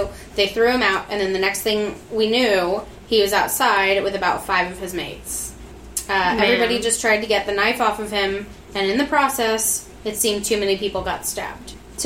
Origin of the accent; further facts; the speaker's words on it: the South, United States; I mean, same, but only because I'm from the South.